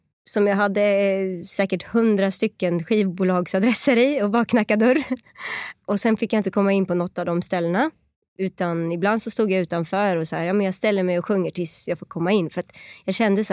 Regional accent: Iran; Alltså där jag kommer ifrån är det liksom, det är som att mörda någon kan man säga. Alltså iranska liksom, ja.

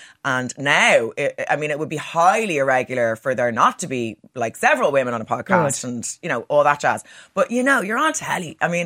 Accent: Ireland; Obviously, as an Irish person, I find these conversations incredibly uncomfortable.

